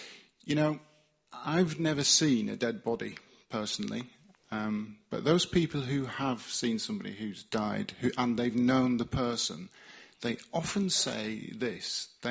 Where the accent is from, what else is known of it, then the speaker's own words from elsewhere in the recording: England, United Kingdom; born there; I was born in England, so I'm British, but again, that's just geography.